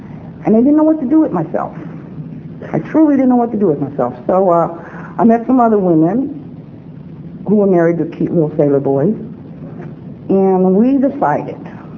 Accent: Cleveland, Ohio, United States; moved away; I am the youngest of seven kids, and I was born in Cleveland, Ohio, in the projects. And I did not know that that was not a place to be from until I moved away.

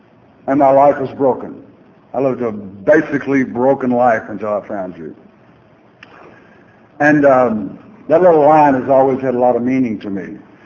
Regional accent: Dallas, Texas, United States; I'm from Dallas, Texas. We're famous for the Dallas Cowboys

